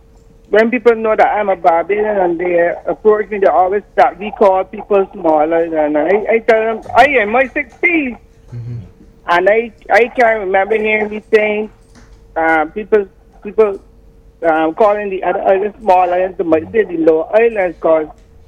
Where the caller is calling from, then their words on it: Dominica; I'm calling from Dominica.